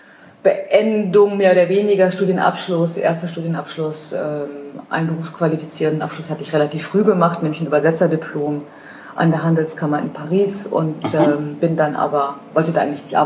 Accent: West Germany, Germany; Mutter in Thüringen geboren, Vater stammt richtig mehrere Generationen lang aus Sachsen, aufgewachsen im Westen, weil mein Vater hat es in der DDR nicht mehr gehalten.

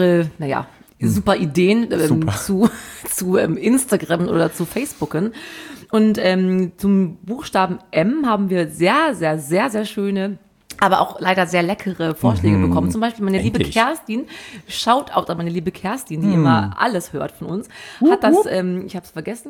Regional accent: North Rhine-Westphalia, Germany; ich bin aus dem Sauerland, ich sage Soße.

